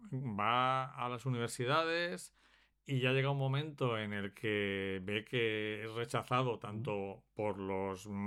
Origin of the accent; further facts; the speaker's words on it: Spain; Nosotros, como españoles, cuando vas a otros lugares y tal, la historia de que aquí se vive como en ningún sitio